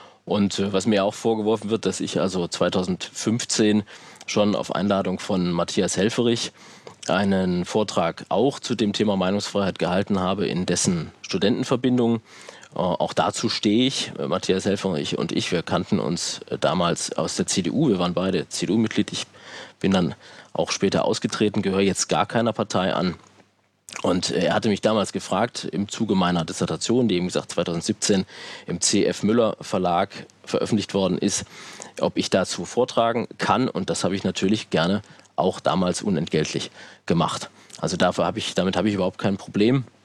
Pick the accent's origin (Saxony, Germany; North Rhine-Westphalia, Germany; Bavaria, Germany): Saxony, Germany; Plauen; born there; meiner Geburtsstadt Plauen im sächsischen Vogtland